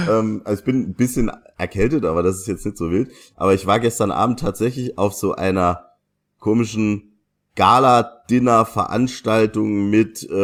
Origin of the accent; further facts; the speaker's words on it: Saarland, Germany; Bei uns im Saarland